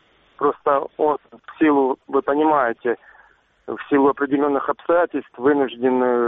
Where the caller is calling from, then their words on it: Avdiivka, Donetsk Oblast, Ukraine; Добрый вечер, я из Авдеевки.